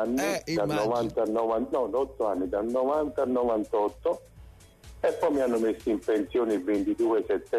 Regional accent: Portici, Campania, Italy; moved away as an adult; now in Livorno, Italy; No, io sono di Portici.

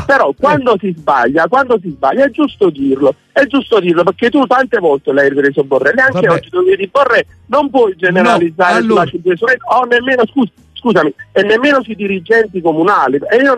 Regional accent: Naples, Campania, Italy; Io sono napoletano.

